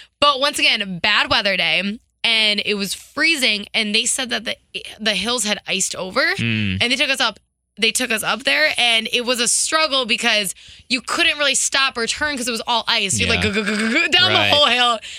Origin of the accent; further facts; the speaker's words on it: North Carolina, United States; also born or lived in Minneapolis; So I'm from North Carolina. Right. I lived in Minneapolis for a little, like a pocket of time.